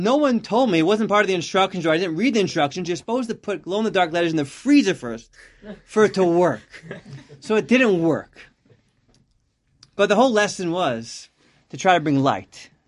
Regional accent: Teaneck, New Jersey, United States; Now, I grew up in Teaneck here.

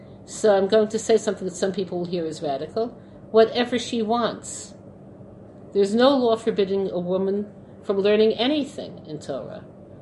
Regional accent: Brooklyn, New York, United States; That's not what I saw growing up in Brooklyn.

